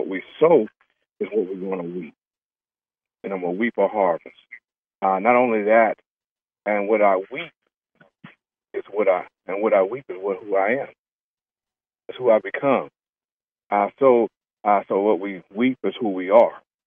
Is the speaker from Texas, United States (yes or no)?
no; Edmond, Oklahoma, United States; I'm from Edmond, Oklahoma.